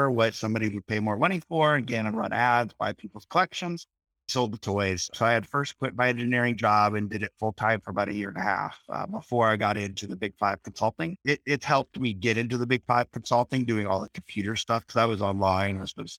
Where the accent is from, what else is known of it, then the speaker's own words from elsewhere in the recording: Iowa, United States; Well, I'm from Iowa as well, but from a bigger town, and also went to the University of Iowa.